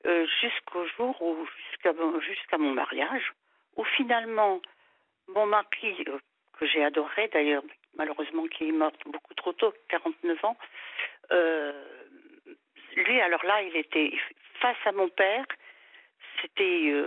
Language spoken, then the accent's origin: French; Montpellier, Occitanie, France; born there; Et je suis née donc à Montpellier